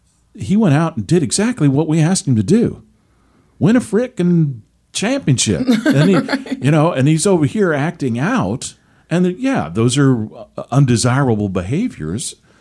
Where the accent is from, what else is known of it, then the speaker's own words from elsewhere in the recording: Seattle, Washington, United States; Seattle area. So sad. That's my hometown. I know those people up mm-hmm. there.